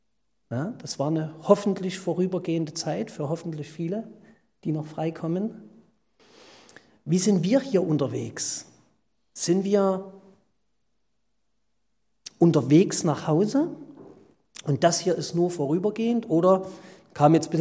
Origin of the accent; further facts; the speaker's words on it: Limbach, Saxony, Germany; wir als Erzgebirgler, Vogtländer, also ich komme aus Limbach im Vogtland